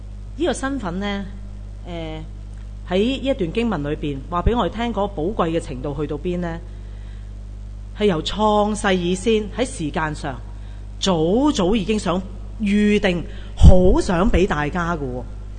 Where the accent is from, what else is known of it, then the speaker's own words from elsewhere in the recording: China; 犹太拉比咧 好似我哋中國人咁樣嘅，好中意講古仔